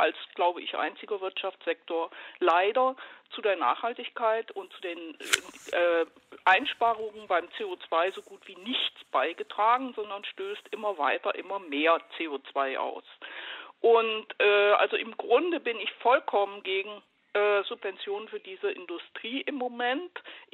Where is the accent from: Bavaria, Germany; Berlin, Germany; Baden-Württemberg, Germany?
Bavaria, Germany; Munich; Ich komme aus München, ich lebe hier schon sehr lange